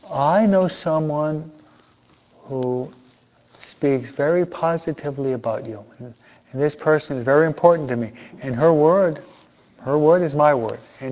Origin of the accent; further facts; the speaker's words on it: East Coast, United States; Any of you ever been in the ocean? The Atlantic? I am. I'm from the East Coast.